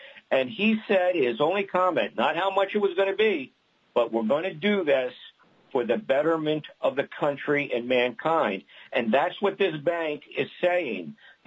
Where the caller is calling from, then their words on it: New Jersey, United States; I am calling from New Jersey.